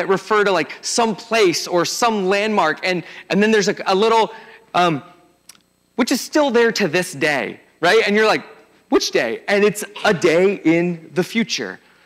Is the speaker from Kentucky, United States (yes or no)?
no; Atlanta, Georgia, United States; I grew up in Atlanta 50 years ago. And my parents before me.